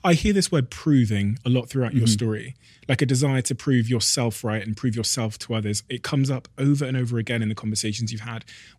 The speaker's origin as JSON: {"language": "English", "country": "Botswana", "tie": "born there", "said": "I was born in Botswana in Africa as well."}